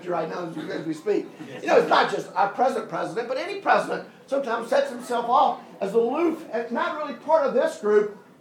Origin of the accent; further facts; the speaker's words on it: United States; now in Australia; You know, I come from the United States. Whether you do it or not, my accent. I come from the United States. I am a naturalized Australian citizen, of course.